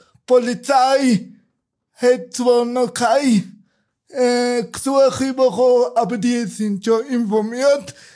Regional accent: Turkey; ursprünglich bin ich ein Kurde aus der Türkei.

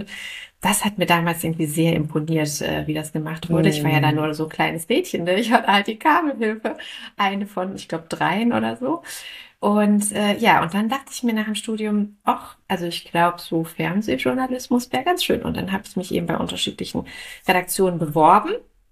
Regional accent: Mainz, Rhineland-Palatinate, Germany; ich komme aus Mainz, ich bin verheiratet, ich habe 2 Kinder.

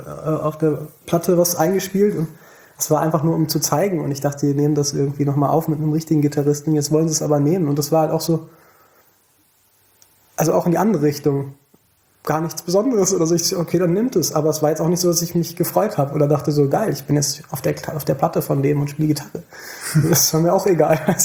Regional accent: Thomasberg, North Rhine-Westphalia, Germany; also born or lived in Siegburg; Ich bin in Siegburg geboren. Ich habe in der Nähe von Königswinter bin ich aufgewachsen, im Dorf in Thomasberg.

